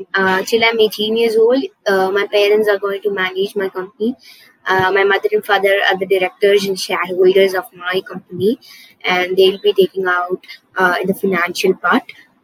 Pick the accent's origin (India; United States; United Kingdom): India; Tamil Nadu; English is a second language; now in Chennai, India; I'm from Ramanathapuram district, in a village near Moodugalathur, and I'm currently staying here in Chennai, and I'm 11 years old